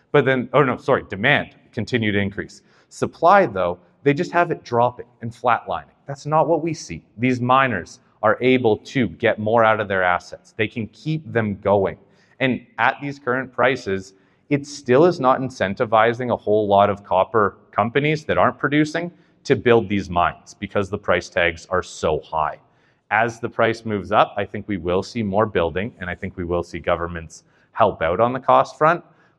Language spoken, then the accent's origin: English; Vancouver, British Columbia, Canada; I'm also from BC. I'm from Vancouver. And yeah, in BC, it's West Coast.